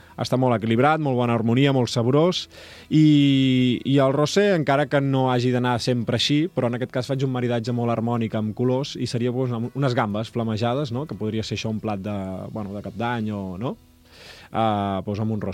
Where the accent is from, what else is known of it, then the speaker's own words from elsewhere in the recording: Sant Joan de Mediona, Catalonia, Spain; és de Sant Joan de Mediona, d'on sóc jo.